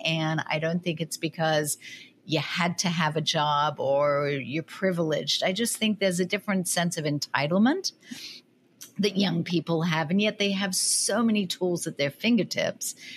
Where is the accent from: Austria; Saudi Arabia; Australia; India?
Australia; But you were just in Australia, and I know that it's burgeoning there, and that's my hometown. That's where I'm from